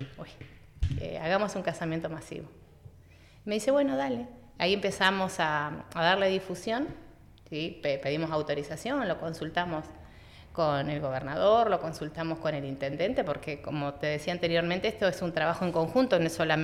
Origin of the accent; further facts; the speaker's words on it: Cipolletti, Río Negro, Argentina; soy nacida y criada acá en Cipolletti